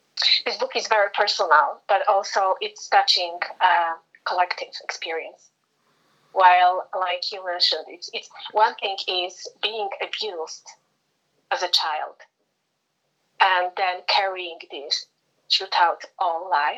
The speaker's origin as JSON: {"language": "English", "country": "Poland", "second_language": "English", "lives_now": "Oxford, United Kingdom", "said": "you know, about like I come from Poland and all what is mentioned in the book."}